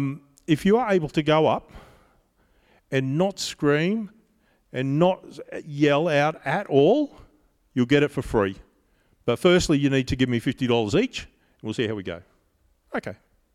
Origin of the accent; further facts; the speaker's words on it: Australia; everything you've done is worthless and useless because I'm from Australia and you're not